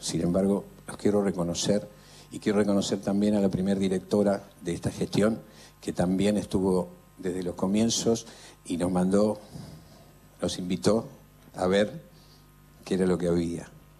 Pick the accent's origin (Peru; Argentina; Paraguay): Argentina; el sentirnos orgullosos de quiénes somos los argentinos